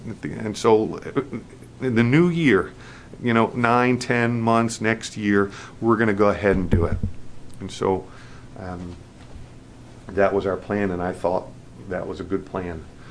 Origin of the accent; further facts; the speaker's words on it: Queens, New York, United States; and my wife was from Long Island, and I was from Queens, Long Island